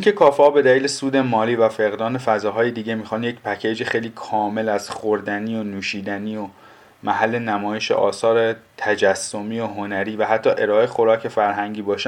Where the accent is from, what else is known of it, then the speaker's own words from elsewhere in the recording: Tehran, Tehran Province, Iran; تهرانی که دیگه اون شهر کوهپایه‌ای زیبا و چهار فصل نیست. شهر زادگاه من که یه زمانی از پنجره اتاقم دماوند رو توش می‌دیدم